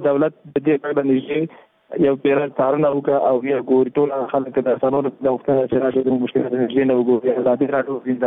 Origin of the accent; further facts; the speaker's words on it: Afghanistan; موږ هم د افغانستان بچیان یو